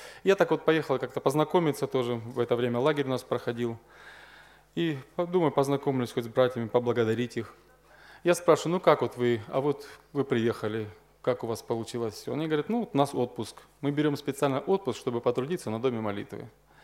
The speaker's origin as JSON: {"language": "Russian", "country": "Russia", "said": "Я говорю, ну вообще номера армянские, но мы из России."}